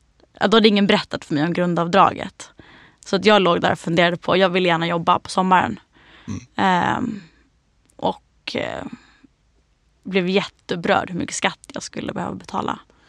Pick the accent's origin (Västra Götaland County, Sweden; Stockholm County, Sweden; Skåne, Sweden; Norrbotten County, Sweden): Stockholm County, Sweden; Lidingö; Men jag är uppvuxen på Lidingö.